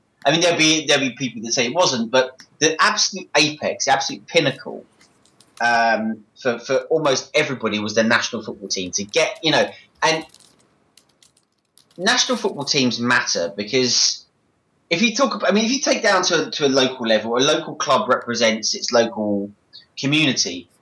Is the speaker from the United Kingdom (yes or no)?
yes; United Kingdom; I'm half Polish and half English, and I feel that I'm half British, half Polish, and I feel, yeah, I was brought up in Britain, and I can barely speak Polish. My Polish is like a 5-year-old